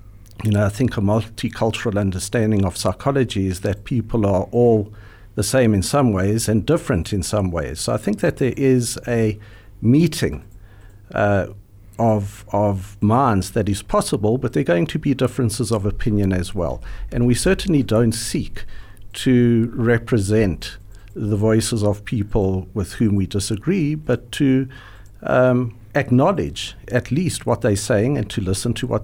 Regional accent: South Africa; I identify strongly as a Jewish person, I identify as a South African, I identify as a psychologist

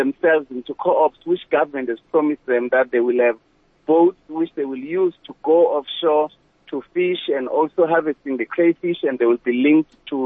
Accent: Eastern Cape, South Africa; I'm speaking myself as Mpondo. I come from Bondoland in the Wild Coast. I'm a member of the community here.

